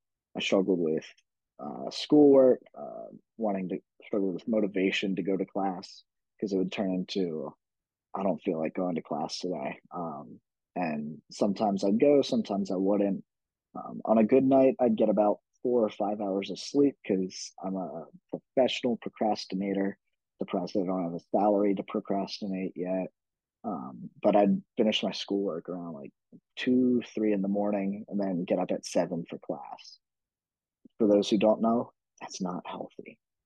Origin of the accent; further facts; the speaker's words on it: Mechanicsburg, Pennsylvania, United States; I grew up in Mechanicsburg, went to Mechanicsburg High School.